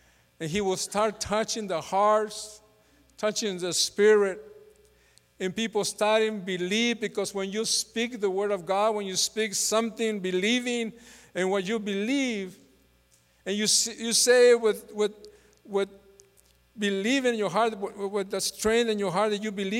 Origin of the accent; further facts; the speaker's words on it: Mexico; And I grew up with him in Mexico and when we were young.